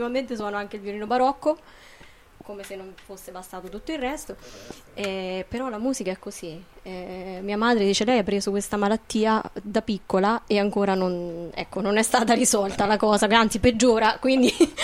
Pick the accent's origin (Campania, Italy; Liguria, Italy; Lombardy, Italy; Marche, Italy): Marche, Italy; Cingoli; io sono nata a Cingoli e risiedo tuttora a Cingoli, nonostante la vita nomade che fa un musicista, per cui poi però comunque dormo a Cingoli.